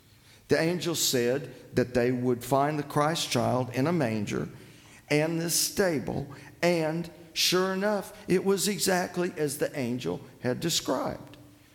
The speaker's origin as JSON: {"language": "English", "region": "Missouri", "country": "United States", "said": "I'm originally from Missouri, and we have tornadoes."}